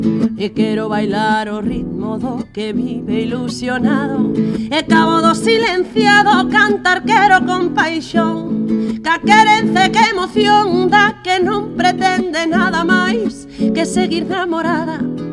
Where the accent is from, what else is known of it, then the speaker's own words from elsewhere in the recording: Galicia, Spain; mujer de Galicia. O sea, por lo tanto, yo no soy más que una sombra de todas las mujeres mayores de mi tierra